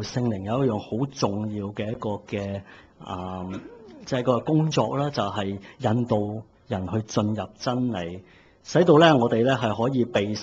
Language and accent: Cantonese; China; accent: Cantonese; 正正就係我哋廣東話變硬頸差唔多咁嘅意思